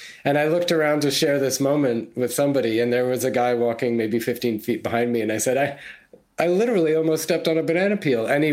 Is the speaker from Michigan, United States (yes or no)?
no; New York City, New York, United States; now in Cambridge, United Kingdom; And I live in Cambridge, England. I am from New York City. Moved here about 11 years ago